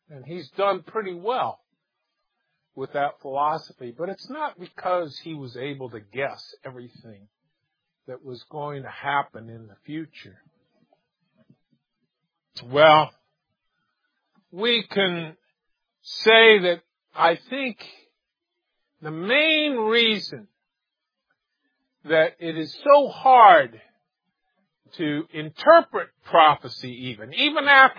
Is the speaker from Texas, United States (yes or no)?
no; Omaha, Nebraska, United States; I said I grew up in Omaha, Nebraska.